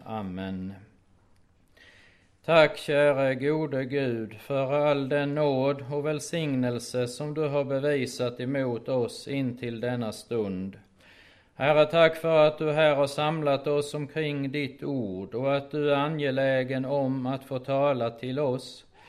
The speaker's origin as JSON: {"language": "Swedish", "country": "Sweden", "tie": "born there", "said": "Men mitt största problem den här helgen är väl att jag är född i Sverige."}